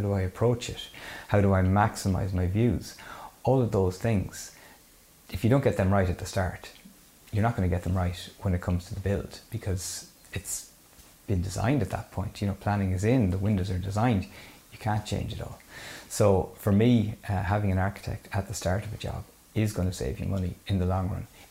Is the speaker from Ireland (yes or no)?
yes; Connacht, Ireland; I'm from Mayo